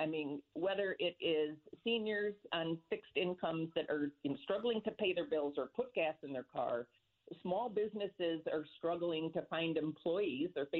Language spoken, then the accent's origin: English; Chicago, Illinois, United States; now in Fairfield, United States; I'm originally from Chicago, although I've lived in Fairfield for over 30 years, or close to 30 years, I should say.